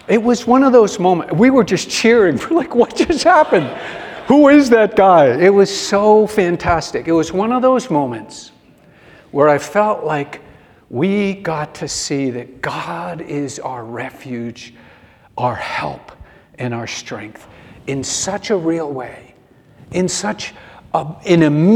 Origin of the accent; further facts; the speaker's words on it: New England, United States; So I knew I was from, I'm from New England, maintain traction and just keep going.